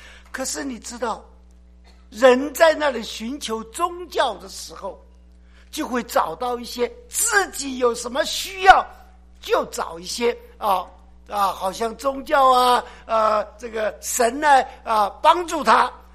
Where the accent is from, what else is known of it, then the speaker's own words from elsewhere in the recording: Taiwan; 然后呢，这些我们台湾呢，这个福建一带呀，打鱼的人很多